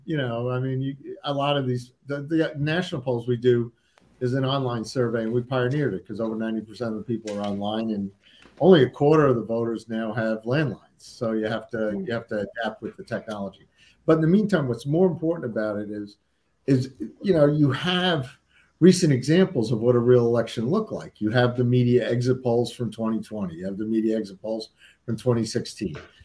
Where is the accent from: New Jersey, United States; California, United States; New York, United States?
New York, United States; I always thought it was just, I'm from New York, plain old ballot stuffing.